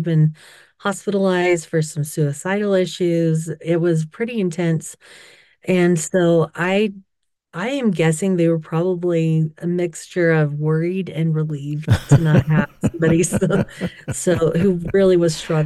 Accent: Weatherford, Texas, United States; I grew up in Weatherford, Texas, actually. I'm the oldest of 10

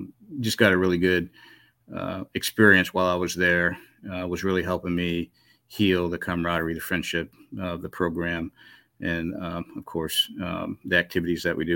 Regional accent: Maine, United States; So I'm from Maine. I grew up in Maine. My dad was in the Navy, so we moved around a lot, but we always had a home in Maine.

